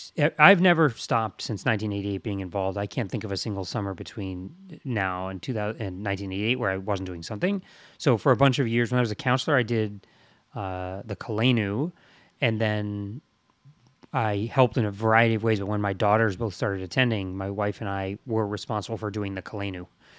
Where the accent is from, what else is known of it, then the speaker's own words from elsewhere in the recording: Peabody, Massachusetts, United States; and I'm from Peabody, Massachusetts, for the world listeners.